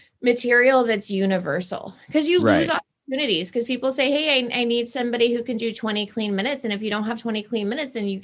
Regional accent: Lincoln City, Oregon, United States; I'm a Portland stand-up comedian. I'm from, I grew up in Lincoln City.

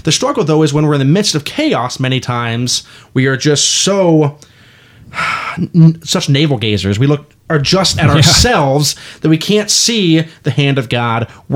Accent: Moore, Oklahoma, United States; And living and growing up in Moore, Oklahoma, living through the May 3rd tornado, living through the May 8th tornado

